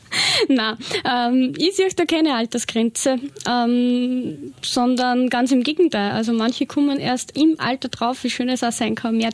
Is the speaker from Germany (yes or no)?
no; Lower Austria, Austria; Also man kann gerade im Ibstal, wo ich her bin, super entscheiden, ob ich jetzt das Tal oder den Berg daneben bevorzuge.